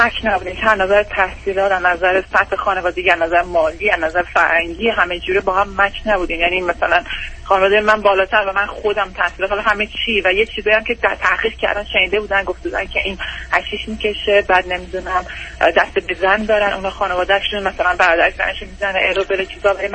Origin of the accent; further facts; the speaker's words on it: Iran; moved away as an adult; now in United States; با بچه‌ام از ایران اومدیم بیرون دو سال پیش.